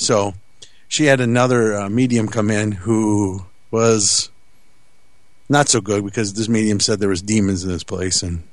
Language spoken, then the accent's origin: English; Wisconsin, United States; he just lives up the street from me in Appleton, because I'm from Wisconsin.